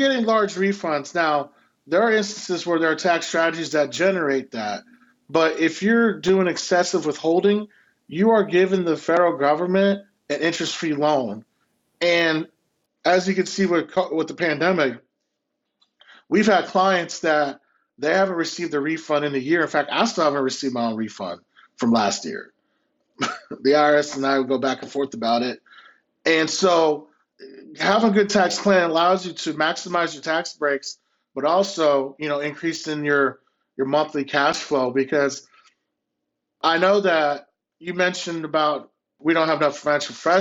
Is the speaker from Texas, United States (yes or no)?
yes; Houston, Texas, United States; Well, you know, growing up in Houston, I was playing basketball in my backyard.